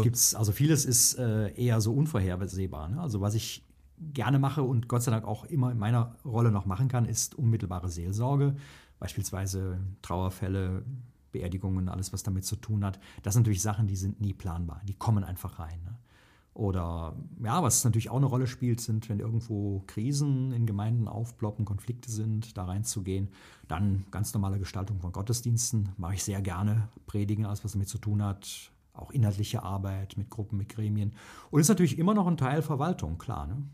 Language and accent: German; Leverkusen, North Rhine-Westphalia, Germany; Ich bin in einer Kirchengemeinde groß geworden, in meinem Heimatdorf. Das ist Leverkusen-Bürich auf der anderen Rheinseite, da wo die Wupper in den Rhein fließt.